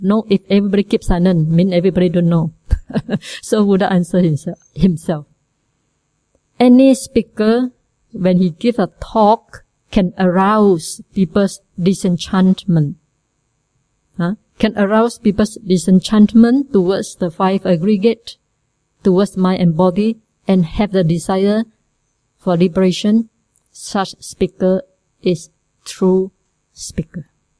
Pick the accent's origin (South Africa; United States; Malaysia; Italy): Malaysia; Okay, so I hope, I am also Malaysian.